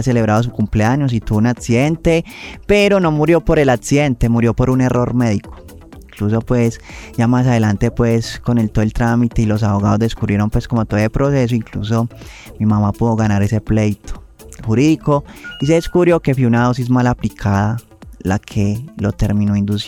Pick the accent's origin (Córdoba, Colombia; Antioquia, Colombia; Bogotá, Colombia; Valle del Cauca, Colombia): Antioquia, Colombia; Medellín; yo soy un joven, pues, nacido en la zona nororiental de la ciudad de Medellín, especialmente en el barrio Villa del Socorro, Comuna 2. Pero toda mi vida me he formado, he crecido y he convivido en la Comuna 1, en el barrio Popular y en el barrio Granizal.